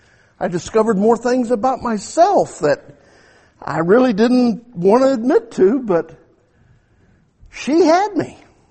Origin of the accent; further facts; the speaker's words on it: Mexican border, United States; I grew up down on the Mexican border.